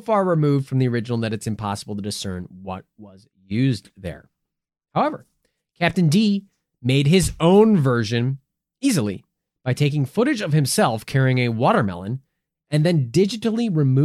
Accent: United States; I'm from Hardin County, baby. Boner City.

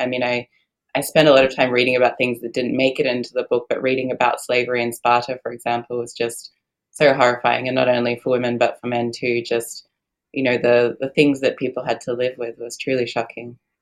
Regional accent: Australia; as an Australian who's traveled to New Zealand

